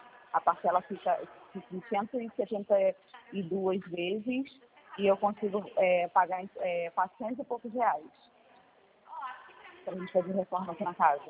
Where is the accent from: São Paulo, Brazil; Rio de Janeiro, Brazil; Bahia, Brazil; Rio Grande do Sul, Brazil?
Rio de Janeiro, Brazil; Não, eu sou do Rio.